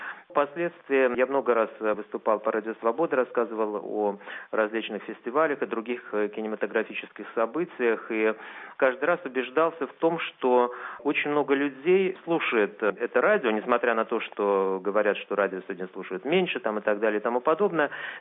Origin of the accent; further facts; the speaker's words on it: Russia; я из России